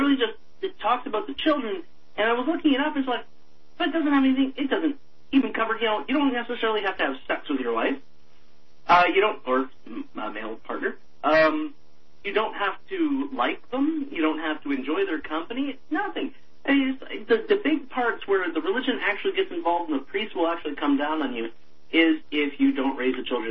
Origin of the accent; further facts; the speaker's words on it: Ontario, Canada; I'm from Ontario originally, I'm not in BC